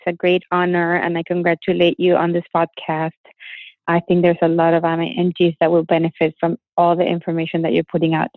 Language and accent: English; Panama; English is a second language; moved away as an adult; also born or lived in Mexico; now in Washington, United States; I am from Panama. Originally, I was born and raised in Panama, and now I am in Washington, D.C.